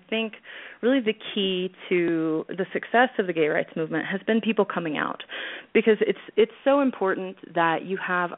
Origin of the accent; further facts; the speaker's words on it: Oklahoma, United States; Yes, I'm from Oklahoma, so yeah, barbecue is it's a religion. It's like football. So it's hard to find smoked meats here.